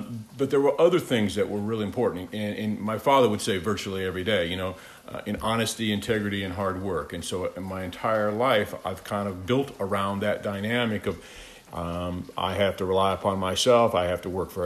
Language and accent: English; Iowa, United States; I grew up in Iowa, and I grew up on a family farm, and so born and raised in eastern Iowa, and still involved in that family operation today.